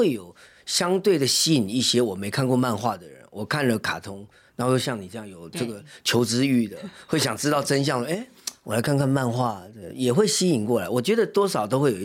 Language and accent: Chinese; Taiwan; 我是外省家庭长大，从眷村、嗯，但我的台语除了跟上高中跟同学学之外，我大部分是看布袋戏跟寡戏出来的